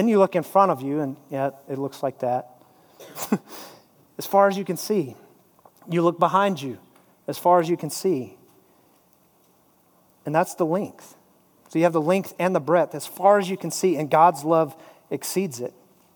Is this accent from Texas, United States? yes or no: yes; Lubbock, Texas, United States; Sonny and I have a very important thing in common, a very special bond. We are both from Lubbock, Texas.